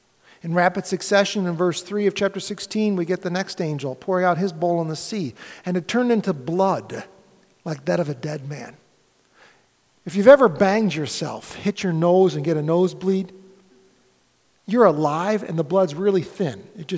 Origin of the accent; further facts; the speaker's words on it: Rochester, New York, United States; I was born and raised up in Rochester, right on Lake Ontario.